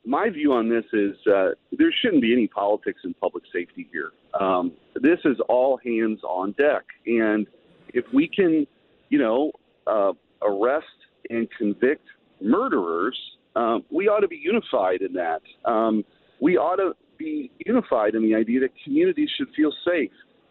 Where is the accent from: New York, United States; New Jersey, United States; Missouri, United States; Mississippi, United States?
Missouri, United States; St. Louis; I'm from the St. Louis region. I grew up in the St. Louis region. I care very deeply about what's happening in St. Louis right now.